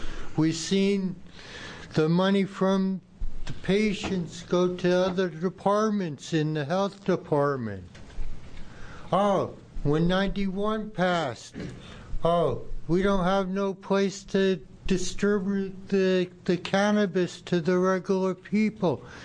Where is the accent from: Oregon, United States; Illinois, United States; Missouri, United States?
Oregon, United States; Keizer; I'm from Marion County, Kaiser. I'm a patient, I'm a grower, I'm a concerned citizen.